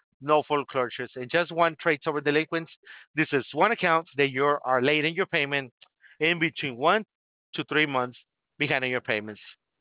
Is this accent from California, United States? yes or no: yes; East Los Angeles, California, United States; I'm from California myself, from East LA.